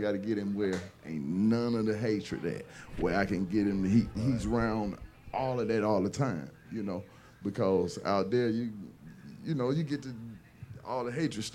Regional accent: Montgomery, Alabama, United States; I mean, it's the same thing where I'm from. You know what I'm saying? I'm from Alabama. I'm from Montgomery.

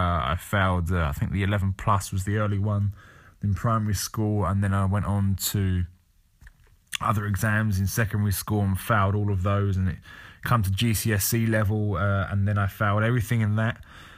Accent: Hartley, South East England, United Kingdom; I'm 26 years old, and as I said, I'm from Kent, from a little village called Hartley.

